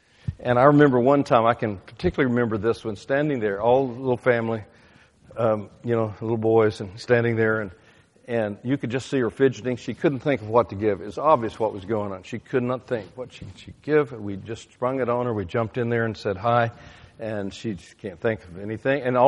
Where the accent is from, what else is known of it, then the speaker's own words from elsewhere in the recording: Fordyce, Arkansas, United States; born there; I was born in Fordyce. That's at the end of the Cotton Belt in southern Arkansas.